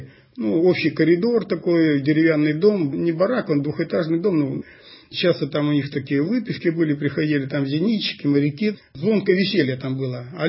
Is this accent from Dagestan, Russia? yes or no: no; Arkhangelsk, Arkhangelsk Oblast, Russia; Ну, я сам родом из Архангельска. Дед у меня по материнской линии был бакенщиком на Северной Двине.